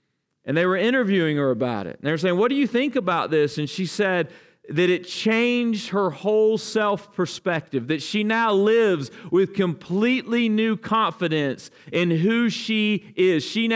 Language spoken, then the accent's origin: English; Alabama, United States; as we are from South Alabama, and all of our ancestors were from South Alabama or North Florida